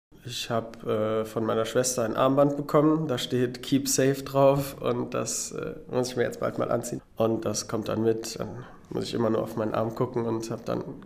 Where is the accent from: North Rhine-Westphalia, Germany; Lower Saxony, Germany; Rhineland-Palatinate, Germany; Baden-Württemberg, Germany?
North Rhine-Westphalia, Germany; Stolberg; ich komme aus Stolberg hier bei Aachen